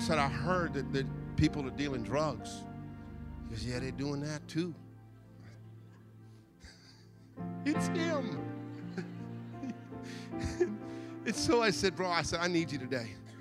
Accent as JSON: {"language": "English", "region": "California", "country": "United States", "tie": "born or raised there", "said": "See, when I grew up in the East Bay, I grew up in a Hispanic and black neighborhood."}